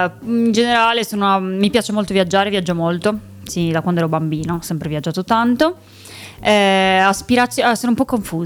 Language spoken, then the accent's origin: Italian; Cagliari, Sardinia, Italy; E vivo qua da 2 anni, non sono di Milano, sono di Cagliari.